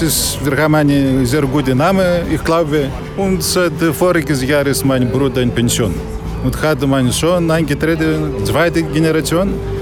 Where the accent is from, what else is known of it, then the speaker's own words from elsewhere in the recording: Central Macedonia, Greece; German is a second language; moved away as an adult; Ich komme aus Olymp, Nordgriechenland, wo der Berg Olymp, Joyce, in die Füße von Olymp, ein Dorf am Strand, sehr schön auch dort.